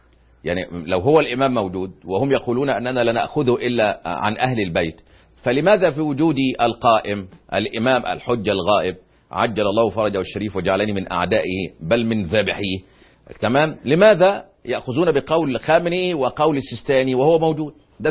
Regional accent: Egypt; خالص عندنا في مصر ما فيش هذا الأمر على الإطلاق،

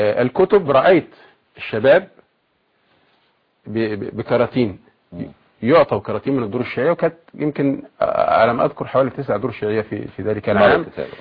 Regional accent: Egypt

